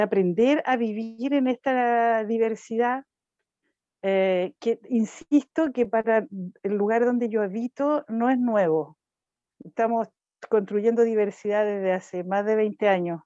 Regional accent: Chile; cultura del mestizaje que no se ha construido en Chile, porque no, o sea, existe esa tontera de que somos los europeos de América Latina o los ingleses o no sé qué, y somos mestizos.

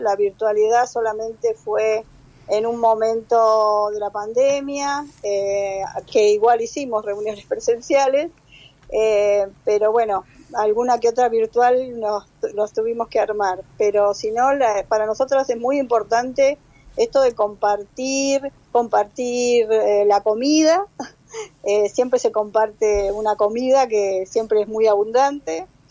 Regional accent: Marcos Paz, Buenos Aires Province, Argentina; y soy de Marcos Paz, no de Merlo

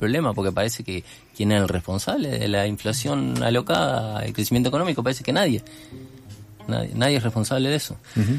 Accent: Uruguay; yo lo digo con tranquilidad porque soy uruguayo y mañana me voy

